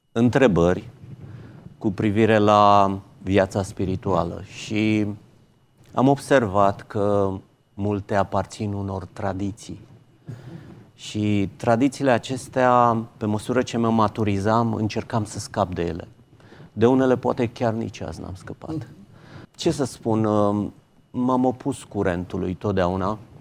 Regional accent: Săcele, Brașov County, Romania; Am locuit în Brașov, undeva în Săcele. Copilăria mea am petrecut-o pe munți care înconjurau Săcele, am iubit mult natura.

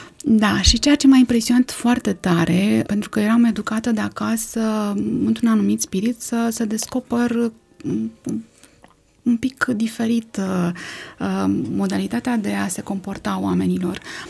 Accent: Brăila, Brăila County, Romania; born there; M-am născut în Brăila.

